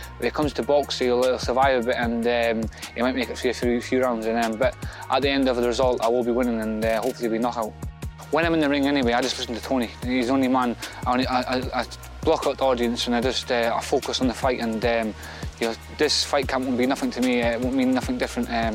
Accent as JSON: {"language": "English", "region": "Scotland", "country": "United Kingdom", "moved": "yes", "said": "I'm from Scotland, I'm obviously moved down here"}